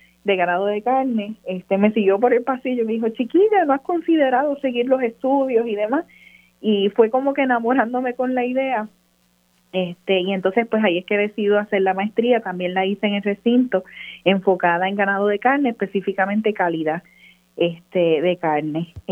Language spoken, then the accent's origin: Spanish; Las Marías, Puerto Rico; Yo soy una jibarita que me crié en Las Marías, me crié entre vaquitas